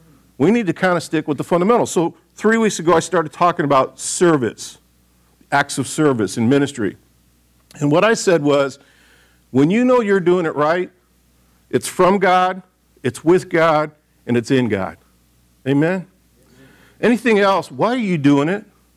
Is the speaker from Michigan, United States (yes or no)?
yes; Michigan, United States; born there; also born or lived in Texas / California; I was born in Michigan. Went to school in Texas, went to the military out in California.